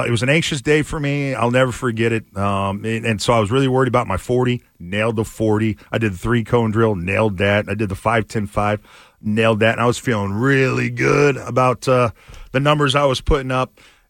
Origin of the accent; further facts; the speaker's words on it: San Diego, California, United States; I was growing up in San Diego. They were not on TV much.